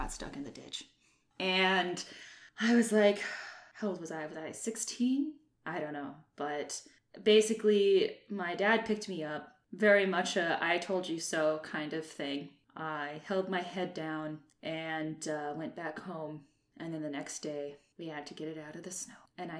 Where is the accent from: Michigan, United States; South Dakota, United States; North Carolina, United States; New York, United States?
South Dakota, United States; I grew up in South Dakota and it was really bad weather.